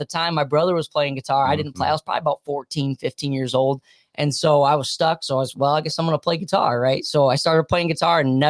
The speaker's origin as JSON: {"language": "English", "town": "Pulaski", "region": "New York", "country": "United States", "said": "I'm originally from Pulaski, New York, up near the Salmon River. If you know where that is, big deep into Oswego County."}